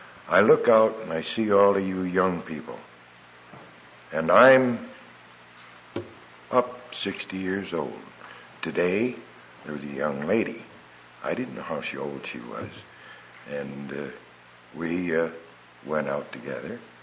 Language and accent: English; Las Vegas, Nevada, United States; I come from Las Vegas, as you all know.